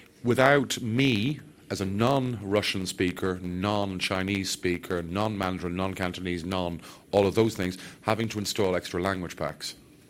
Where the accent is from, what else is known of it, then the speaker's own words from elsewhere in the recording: Ireland; first language English; It's grand. I'm Irish. I say it's grand. That's Irish for it.